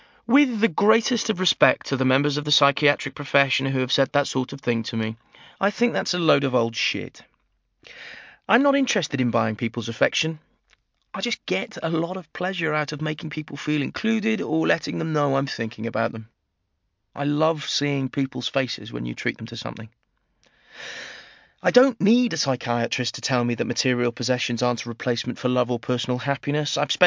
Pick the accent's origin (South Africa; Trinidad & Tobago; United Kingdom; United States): United Kingdom; Pinner, London; When I think of growing up in Pinner, I think of the shops.